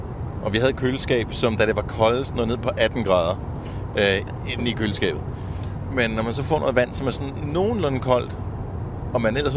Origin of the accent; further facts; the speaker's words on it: Esbjerg, Region of Southern Denmark, Denmark; born there; Esbjerg er min fødeby, men det er ikke, jeg har ikke sådan noget tilhørsforhold som sådan til Esbjerg andet, end jeg er født der.